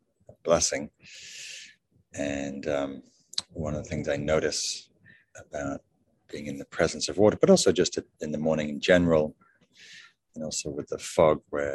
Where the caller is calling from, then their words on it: Sausalito, California, United States; I'm calling from Sausalito, Northern California, ceded Miwok land.